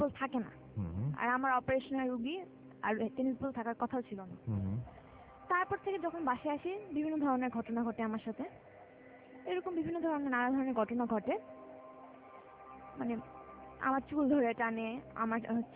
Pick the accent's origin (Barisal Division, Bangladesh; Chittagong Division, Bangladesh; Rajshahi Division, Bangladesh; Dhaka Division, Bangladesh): Dhaka Division, Bangladesh; Savar; আমি সাভার থেকে আসছি